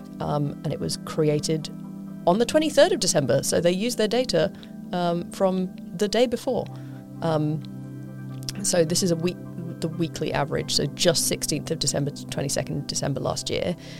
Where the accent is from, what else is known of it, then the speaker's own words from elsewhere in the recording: United Kingdom; which to me, as a Brit, is very interestingly centred around the Pacific Ocean